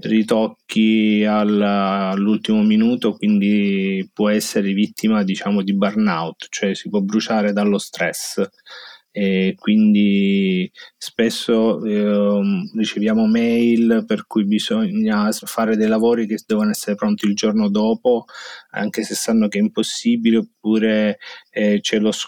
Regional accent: Modena, Emilia-Romagna, Italy; vengo da Modena

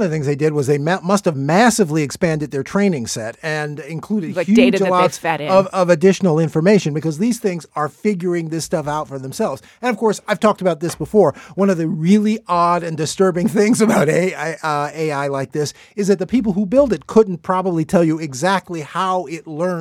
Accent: Chicago, Illinois, United States; I'm originally from Chicago.

